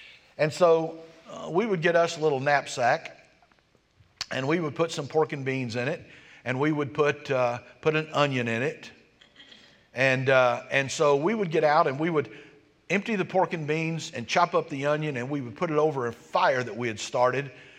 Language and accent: English; United States; born there; I've had people tell me, well, certainly I'm a Christian. I was born in America.